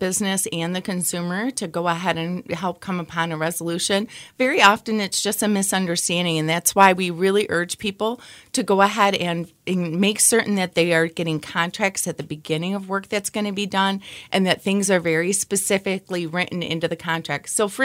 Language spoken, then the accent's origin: English; Kalamazoo, Michigan, United States; especially within Kalamazoo, which is so nice because I'm actually from the Kalamazoo area